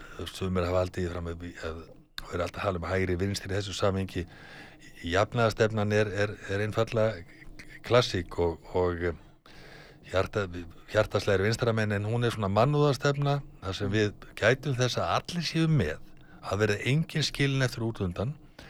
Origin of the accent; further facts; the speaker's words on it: Hafnarfjordur, Capital Region, Iceland; Ég er að sinna mínum heimabæ og mínu heimafólki og, og afskaplega gaman við og þessa dagan erum við jafnaðamenn í Hafnarfirði